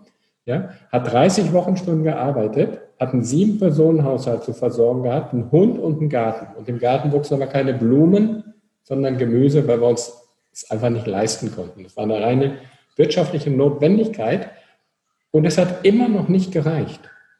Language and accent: German; North Rhine-Westphalia, Germany; Wir kommen aus Nordrhein-Westfalen. Das war ja die Hochburg der Sozialdemokraten damals.